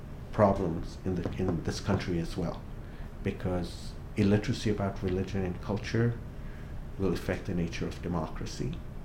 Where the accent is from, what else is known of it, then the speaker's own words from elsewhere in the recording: Kenya; So I was born and raised in Kenya in a family of South Asian ancestry. So my family's been in Kenya at least for about 200 years, at least on my mother's side.